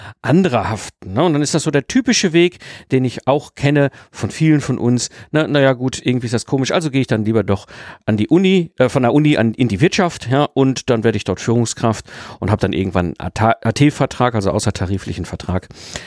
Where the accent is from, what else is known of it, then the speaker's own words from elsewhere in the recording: North Rhine-Westphalia, Germany; Ich bin ja im Ruhrpott geboren und groß geworden, also so schön zwischen Kohle und Stahl.